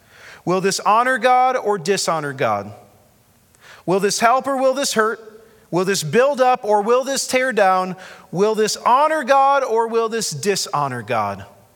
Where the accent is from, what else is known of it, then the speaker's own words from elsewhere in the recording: United States; I love being an American, but I love being a citizen of heaven a lot more.